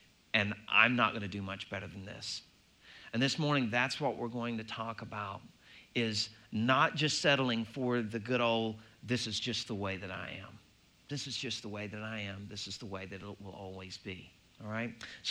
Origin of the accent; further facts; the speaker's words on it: Arkansas, United States; now in Cleveland, United States; Now, I'm originally from Arkansas, as I've told you all before